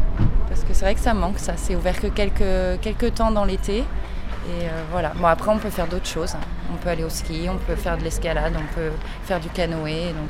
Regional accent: Die, Auvergne-Rhône-Alpes, France; Je suis originaire de Die. Ça fait 3 ans que je suis ici.

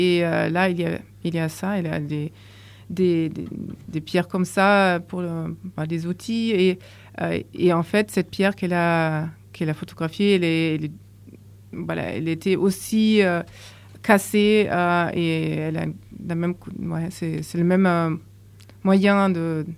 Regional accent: Berlin, Germany; French is a second language; moi je viens de Berlin. En fait, j'ai vécu 15 ans à Berlin.

